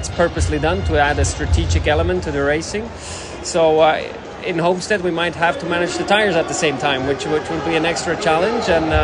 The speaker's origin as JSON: {"language": "English", "region": "Bern", "country": "Switzerland", "second_language": "English", "said": "I mean, I'm from Bern in Switzerland, and, you know, we have a nice stadium over there as well."}